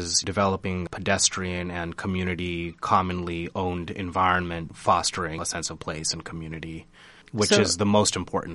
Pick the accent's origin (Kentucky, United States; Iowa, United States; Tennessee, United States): Iowa, United States; Ames; I grew up in Ames. I have stuck around, and I wanted to try to start doing things that'll make Ames a better place.